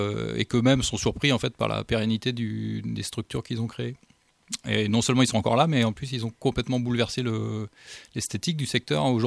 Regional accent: Rennes, Brittany, France; comme je suis originaire de Rennes et que j'ai toujours habité ici, presque

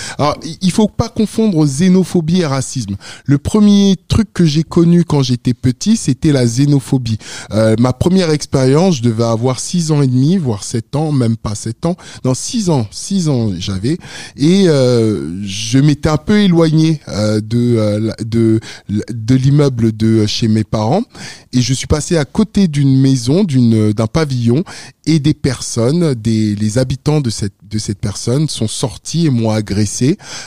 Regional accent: Senegal; moved away; quand je vivais au Sénégal, moi je suis né au Sénégal, et quand je vivais au Sénégal, les portes d'entrée n'existaient pas.

